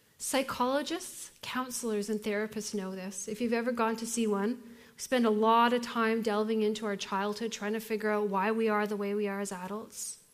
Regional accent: Canada; I would just say I'm Canadian. Simple, easy, mostly Caucasian with a little First Nations mixed in.

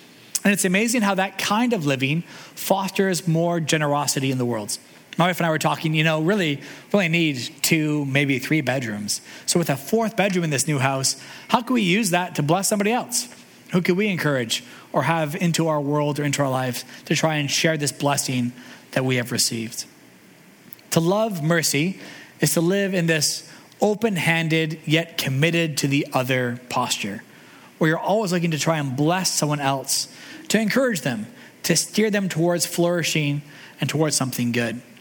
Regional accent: Calgary, Alberta, Canada; I mentioned before that I grew up in Calgary

